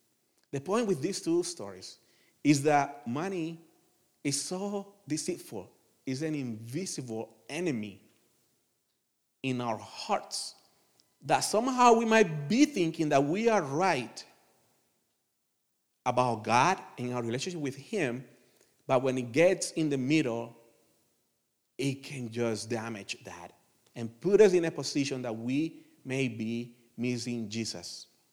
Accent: Colombia; now in United States; I came from Colombia, for an everlasting recession kind of situation country. And when I came to the U.S.

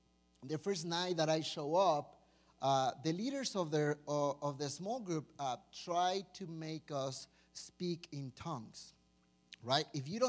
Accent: Mexico; English is a second language; moved away as an adult; now in United States; I came to the States in 2011. So I came from Mexico to study at Denver Seminary.

